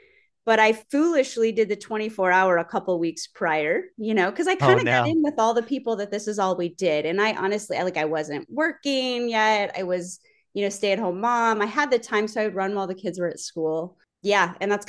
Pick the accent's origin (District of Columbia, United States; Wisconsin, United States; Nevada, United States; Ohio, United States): Wisconsin, United States; No, I'm from Wisconsin. I'm a Midwest girl through and through.